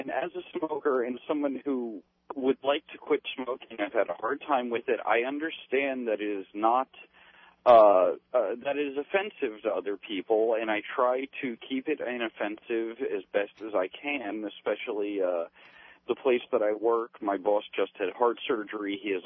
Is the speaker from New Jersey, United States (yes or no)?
yes; New Jersey, United States; Yeah, I'm from New Jersey.